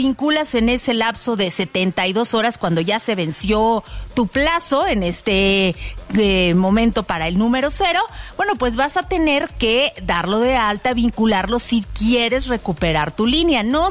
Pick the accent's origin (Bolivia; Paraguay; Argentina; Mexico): Mexico; Oye, y como buen mexicano, al último momento, sí.